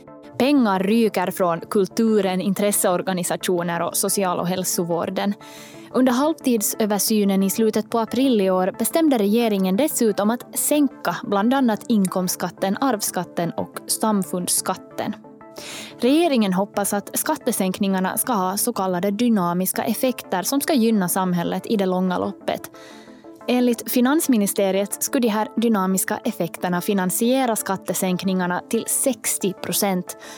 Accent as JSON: {"language": "Swedish", "country": "Finland"}